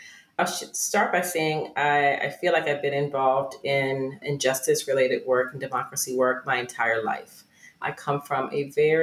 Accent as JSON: {"language": "English", "town": "Southampton County", "region": "Virginia", "country": "United States", "said": "my family, I'm from Southampton County, Virginia, were some of the first Black voters in our county from the early days of voting."}